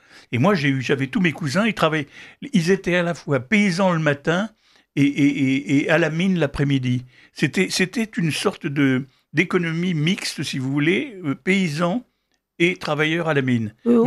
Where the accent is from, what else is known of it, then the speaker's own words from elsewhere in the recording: Occitanie, France; comme on me disait ça quand j'étais enfant, dans l'Aveyron